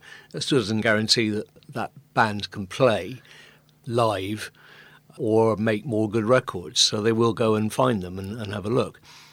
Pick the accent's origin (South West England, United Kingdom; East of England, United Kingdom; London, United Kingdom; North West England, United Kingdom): South West England, United Kingdom; Bristol; Throughout that time, though, I always kept a watch on Bristol because it's my hometown. I love it. I'm passionate about Bristol music and Bristol bands.